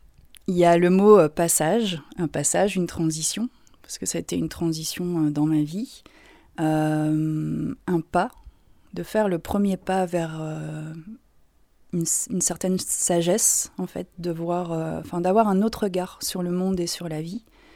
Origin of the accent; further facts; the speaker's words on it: Lille, Hauts-de-France, France; born there; J'ai 35 ans. Je suis née à Lille, à Oisem, donc un quartier populaire de Lille.